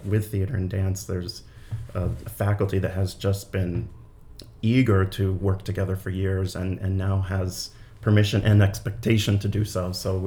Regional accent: Pennsylvania, United States; And I played a lot of musical theater in high school at local community theaters where I grew up in Pennsylvania

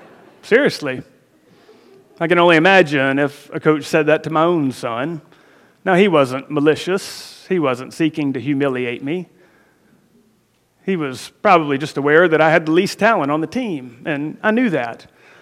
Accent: Auburn, Alabama, United States; When I was growing up in Auburn, Alabama, I loved baseball.

